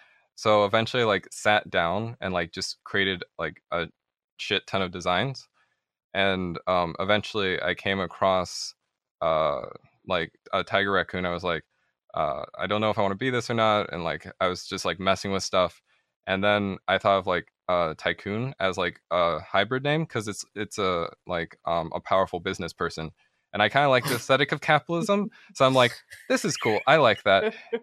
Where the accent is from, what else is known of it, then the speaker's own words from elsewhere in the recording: Florida, United States; now in Michigan, United States; So I am from I'm from North America. I originally came from Florida, and then I moved to Michigan. I'm currently 26, and my ethnicity is mixed.